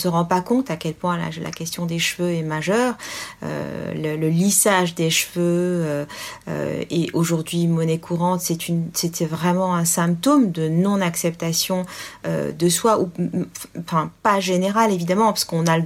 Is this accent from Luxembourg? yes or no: no; France; Moi, je suis française avant tout.